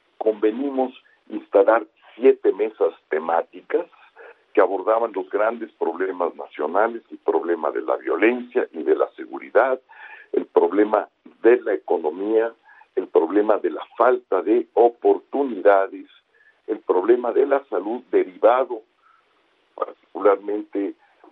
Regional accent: Mexico; los que habitamos en la Ciudad de México, pues que somos mexicanos

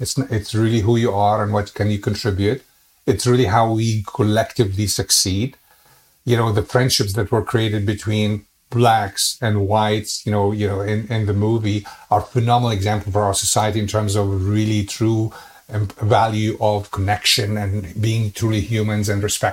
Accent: Egypt; English is a second language; moved away as an adult; now in United States; Even though I grew up in Egypt and football is not a sport necessarily that you would see there on mainstream

